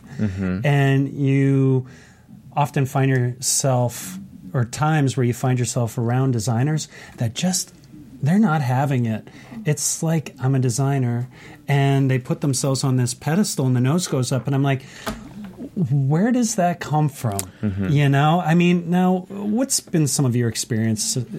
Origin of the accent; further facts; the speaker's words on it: Canada; I'm from Canada. I can actually say that's true.